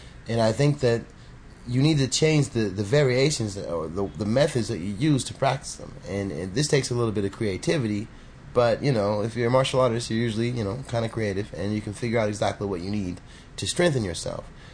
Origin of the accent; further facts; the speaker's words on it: United States; oh, I'm sorry, your English is not standard, even though I'm American.